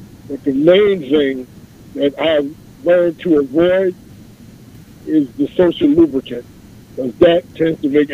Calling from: Jamaica, Queens, New York, United States; Calling from Jamaica, Queens.

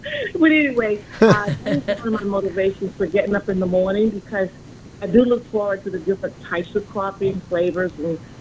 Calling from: Brooklyn, New York, United States; Brooklyn.

